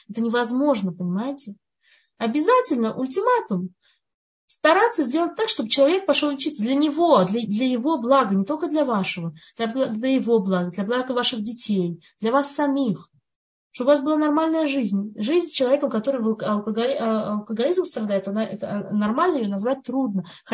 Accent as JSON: {"language": "Russian", "country": "Russia", "tie": "born or raised there", "moved": "as an adult", "said": "поскольку я росла в России до 19 лет"}